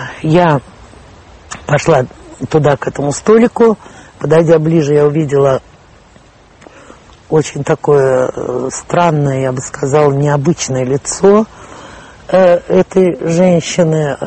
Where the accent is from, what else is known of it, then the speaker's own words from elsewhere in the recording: Moscow, Russia; Я говорю, нет. Я из Москвы.